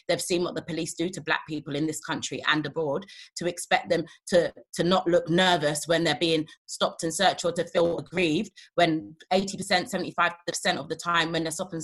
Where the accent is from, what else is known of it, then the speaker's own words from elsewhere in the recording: Jamaica; we don't need to call it a Batari box, we're Jamaican, we say for every action, there's a reaction.